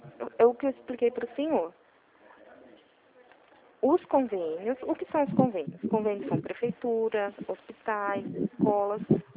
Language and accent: Portuguese; São José dos Campos, São Paulo, Brazil; eu sou de São José dos Campos, no centro de São José dos Campos